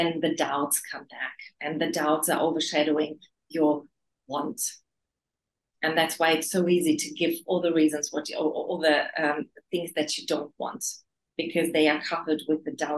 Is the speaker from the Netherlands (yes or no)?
no; Germany; I know it's growing up in Germany, it was all about your house, your car, your career.